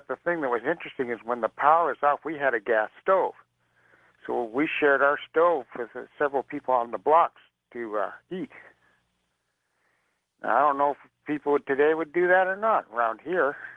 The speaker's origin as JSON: {"language": "English", "town": "San Diego", "region": "California", "country": "United States", "said": "And I'm from San Diego."}